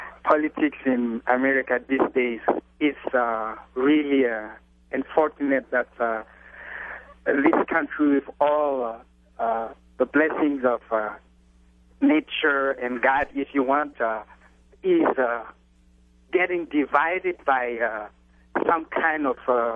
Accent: Burkina Faso; English is a second language; now in United States; I'm coming from Africa, and my country, my originated country is Burkina Faso.

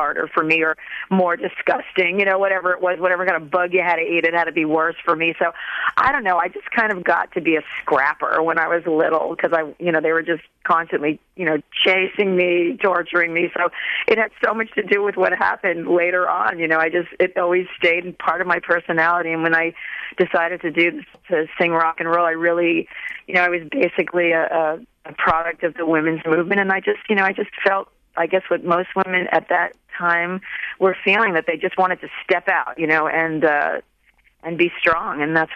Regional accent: New York, United States; Yeah, I mean, you know, the way that I grew up on Long Island, there's a really good anecdotal portion of the book in the beginning where, you know, it describes, you know, my family growing up

